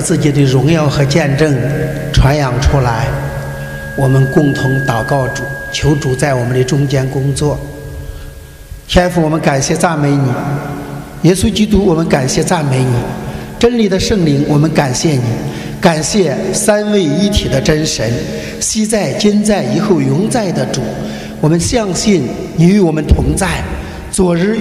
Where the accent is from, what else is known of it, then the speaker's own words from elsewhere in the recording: Henan, China; 我是河南人，就用河南的声调给我们大家唱一下这一节圣经